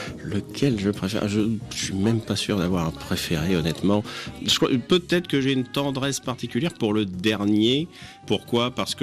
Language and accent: French; France; en tant qu'Européen, en tant que Français